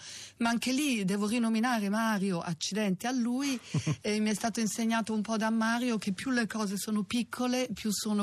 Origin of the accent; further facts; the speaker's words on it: Florence, Tuscany, Italy; Io sono di Firenze